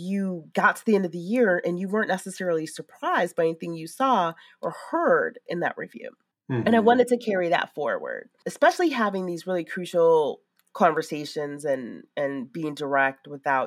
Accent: Chicago, Illinois, United States; I'm from Chicago, so I'm a Bulls person.

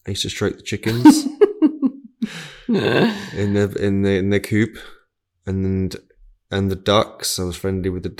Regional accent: Littleport, East of England, United Kingdom; Lived in Little Port, which is down the road.

